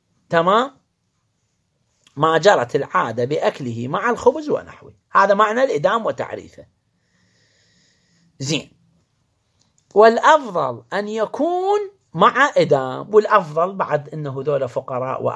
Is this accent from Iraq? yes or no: yes; Iraq; مثلا احنا ما متعارف عندنا بالعراق، خلي ما نقول كل العراق، في بعض المناطق في العراق ما متعارف اكل الجراد.